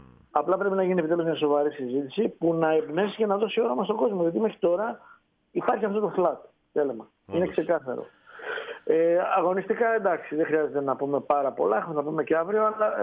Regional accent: Macedonia, Greece; Δεν είσαι Αθηναίος, είμαι Μακεδόνας.

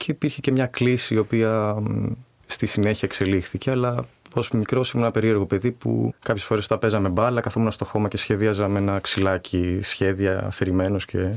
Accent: Elateia, Central Greece, Greece; born there; Ναι, εγώ γεννήθηκα το 88. Γεννήθηκα στην Ελάτια Αυθιώτιδας. Είναι ένα χωριό που βρίσκεται στους προπόδες του Παρνασσού. Δηλαδή, βλέπεις τον Παρνασσό, έχει μια πολύ ωραία θέα του βουνού. Οπότε δεν έχω αστικές καταβολές.

